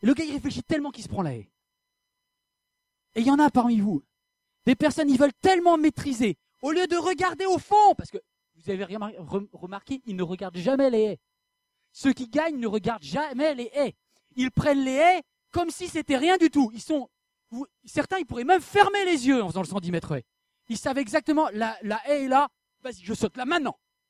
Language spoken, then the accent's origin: French; Brittany, France; Moi, je viens de Bretagne, je sais ce que c'est.